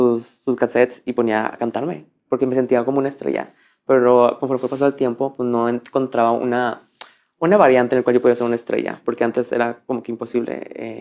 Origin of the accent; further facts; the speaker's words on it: Juárez, Nuevo León, Mexico; nací y crecí en Juárez, Nuevo León.